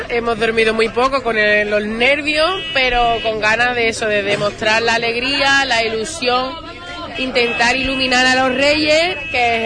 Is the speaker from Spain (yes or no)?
yes; Huelva, Andalusia, Spain; Yo es que nací aquí, vivo aquí, de aquí, y aquí me moriré. Porque soy así, soy de Huelva y además lo digo, no creo que no voy a salir mucho de aquí.